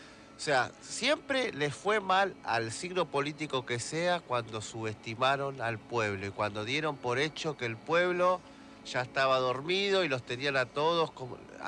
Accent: Argentina; No somos tantos los argentinos.

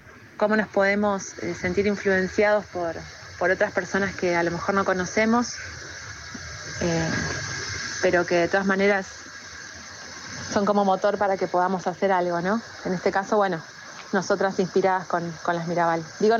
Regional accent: La Plata, Buenos Aires Province, Argentina; Soy realizadora audiovisual, platense y formada en la Universidad de La Plata.

